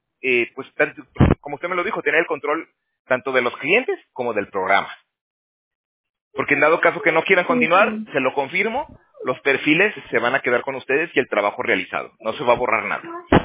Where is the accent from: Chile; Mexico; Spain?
Mexico; Aguascalientes; moved away; also born or lived in Toronto; yo soy de Aguascalientes, señor Robert. Yo me salí de Aguascalientes hace, ya van 13 años. Pero primero me fui a Toronto. Estuve en Canadá y un rato, yo trabajaba en roofing, en gutters y todo eso. Y luego me vine para acá, para California.